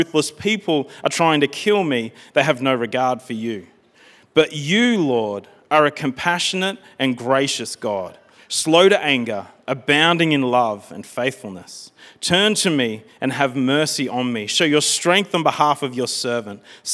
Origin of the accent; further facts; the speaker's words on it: Wagga Wagga, New South Wales, Australia; Growing up in Wagga Wagga